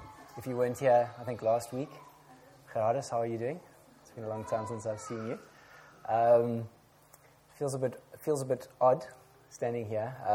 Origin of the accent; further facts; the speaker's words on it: South Africa; English is a second language; moved away as an adult; also born or lived in Ireland; my second language, and now German is my third language, and English is it's a bit confusing. So it was, I grew up in South Africa. After I ended up staying there for a while, studied there.